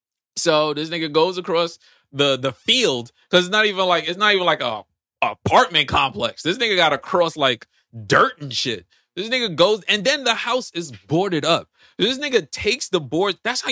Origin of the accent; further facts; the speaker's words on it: New York, United States; And all I could think about as a New Yorker is, I don't mind my business.